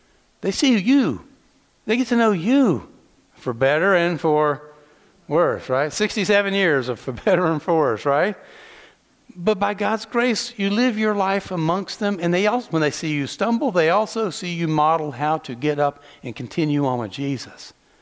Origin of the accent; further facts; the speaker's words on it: Southeast, United States; I grew up in the Southeast, so I grew up assuming I was Scotch-Irish.